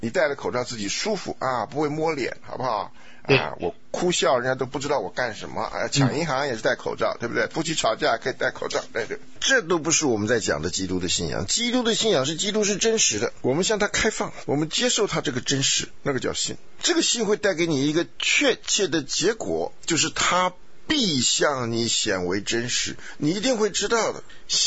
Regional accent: China; 一样啊，我们是中国人

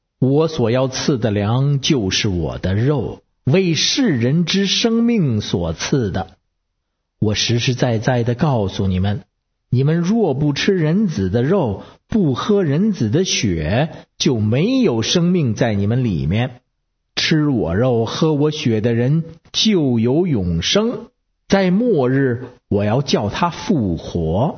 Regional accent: Beijing, China; 我是北京的…

